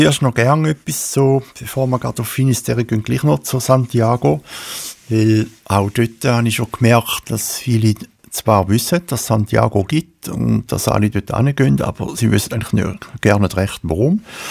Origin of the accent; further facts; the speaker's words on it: Switzerland; als Schweizer, wo wir so ein paar Seen haben und ein paar Flüsse, ist der Atlantik schon einfach noch etwas anderes